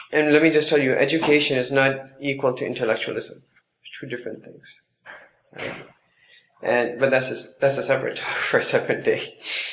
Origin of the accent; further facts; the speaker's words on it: Chicago, Illinois, United States; I was born and raised in Chicago.